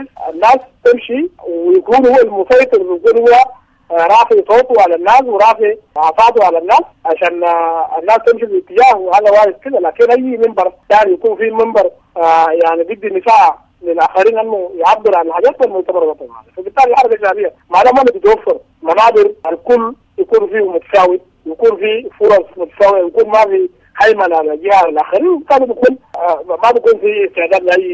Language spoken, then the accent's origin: Arabic; Sudan; نقوم احنا كشعب سوداني